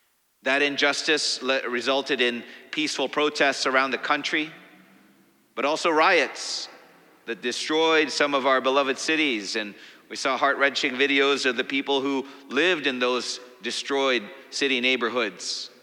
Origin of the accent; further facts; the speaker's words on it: Missouri, United States; The violence in my home state of Missouri claimed the life of another Black man